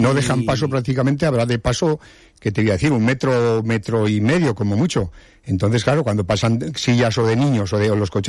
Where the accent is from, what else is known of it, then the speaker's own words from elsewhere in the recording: Logroño, La Rioja, Spain; de La Rioja, soy de Logroño, y aquí hemos venido ya a temporadas, ya te digo, más que todo en invierno